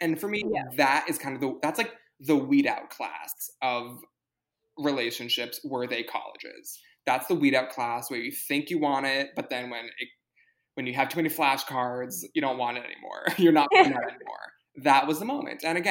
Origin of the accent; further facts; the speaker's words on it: New York City, New York, United States; You and I grew up in New York City.